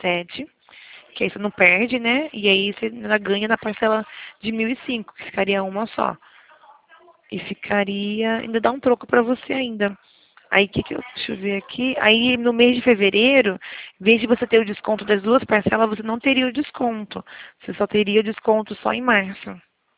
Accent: São Gonçalo, Rio de Janeiro, Brazil; born there; A minha família também é do Rio de Janeiro, eu nasci no Rio, lá em São Gonçalo.

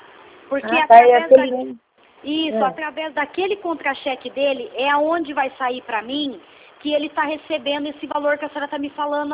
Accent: Pirassununga, São Paulo, Brazil; Eu sou de Pirassununga

